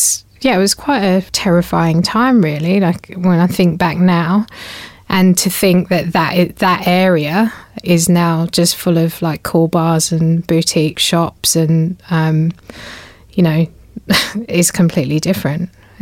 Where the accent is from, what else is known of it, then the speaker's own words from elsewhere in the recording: London, United Kingdom; Yeah, so as you've said, I come from East London. I was born there in the sound of the Bow Bells, even though I'm probably not as Cockney as you.